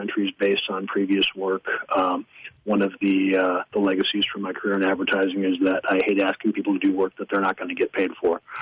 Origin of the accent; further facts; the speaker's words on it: St. Louis, Missouri, United States; a show in St. Louis, which is my hometown, in May.